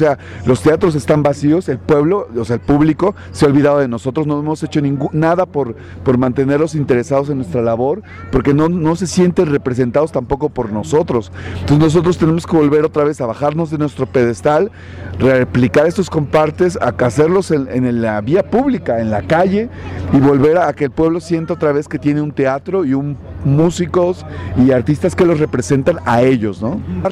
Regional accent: Xalapa, Veracruz, Mexico; vengo de Xalapa, Veracruz.

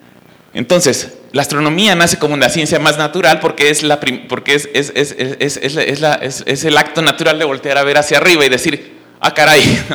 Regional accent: Mexico City, Mexico; Yo siendo nací en el Distrito Federal, en lo que es la Ciudad de México, y entonces a mí las estrellas era algo que veía yo en la televisión cuando era muy pequeño

